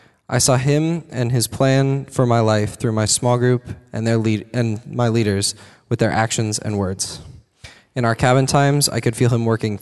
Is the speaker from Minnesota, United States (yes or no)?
no; Colorado, United States; I'm not from Fargo. I'm from Colorado. And with my parents' jobs, we've moved plenty of times. The summer before sixth grade, we moved to Fort Collins, Colorado.